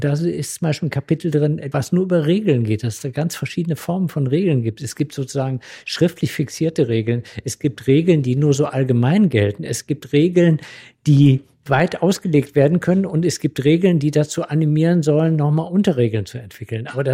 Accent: Cologne, North Rhine-Westphalia, Germany; ich komme ja aus Köln

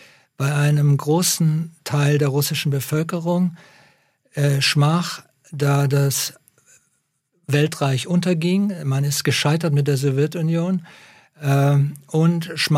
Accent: Munich, Bavaria, Germany; weil ich komme aus München, also Isar.

